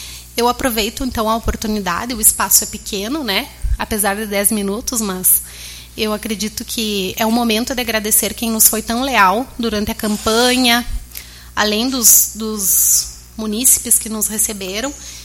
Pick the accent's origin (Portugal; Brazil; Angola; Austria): Brazil; São Borja, Rio Grande do Sul; now in Santo Augusto, Brazil; Eu sou de São Borja, é a cidade dos presidentes, né? Tenho muito orgulho das minhas origens, mas eu escolhi Santo Augusto. Eu escolhi Santo Augusto para viver, escolhi Santo Augusto para exercer minha profissão de advogada